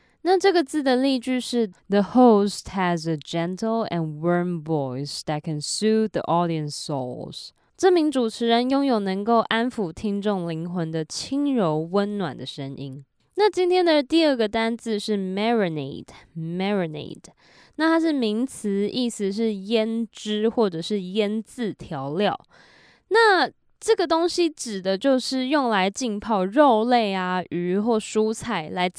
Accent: Taiwan; 当我去欧洲当交换学生的时候，因为大家的口音都不一样，所以又有点变回来原本的那个口音。那回到台湾后，当然也变动的更大

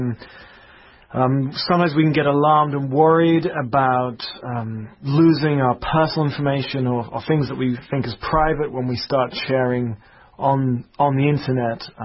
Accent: United Kingdom; I'm from Britain, and Independence Day celebrates independence from my country, the United Kingdom.

